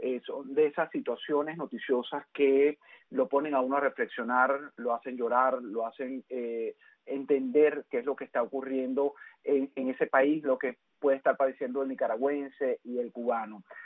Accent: Venezuela; Me solidarizo con esta gente, me solidarizo como venezolano, como periodista

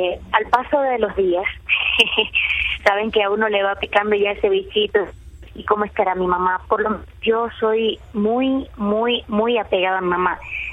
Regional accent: Cuba; now in Ecuador; cuando salí de Cuba.

